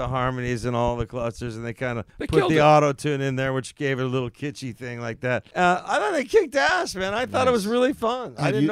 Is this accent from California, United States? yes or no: yes; North Hollywood, California, United States; We're from North Hollywood.